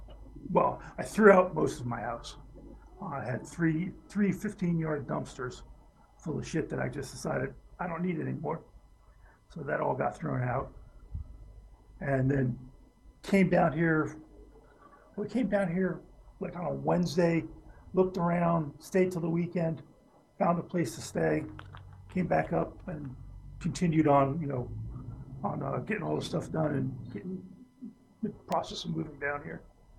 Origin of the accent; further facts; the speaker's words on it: New Jersey, United States; accent: Jersey; I've actually noticed more of my Jersey accent now that I'm down here, which I thought I had.